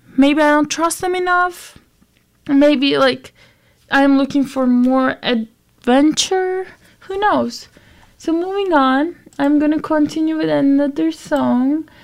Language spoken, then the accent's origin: English; Turkey; moved away as an adult; I was born in Turkey and I went to boarding school for high school because, I didn't want to stay in the city that I was born